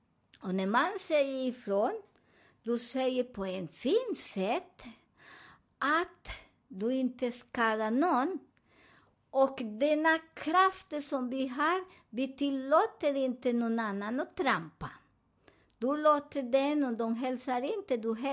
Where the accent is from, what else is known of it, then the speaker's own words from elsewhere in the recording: Colombia; Swedish is a second language; now in Sweden; Så till idag, när jag åker till min hemland, Colombia.